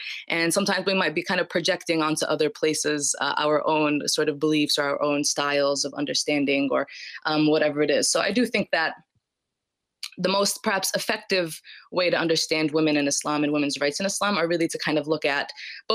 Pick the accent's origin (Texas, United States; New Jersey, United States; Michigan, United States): Michigan, United States; moved away; I'm from Michigan, so moving all the way to California was kind of a big decision that I sort of made all of a sudden